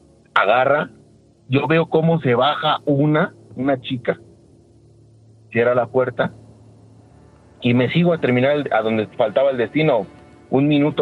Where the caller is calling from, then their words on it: Venustiano Carranza, Mexico City, Mexico; Desde la Venustiano Carranza.